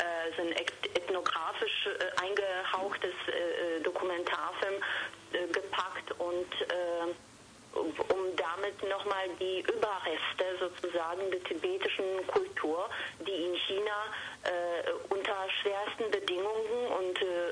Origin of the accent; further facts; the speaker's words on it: Warmian-Masurian Voivodeship, Poland; Ich bin in Polen, in Ostpreußen aufgewachsen, geboren und aufgewachsen.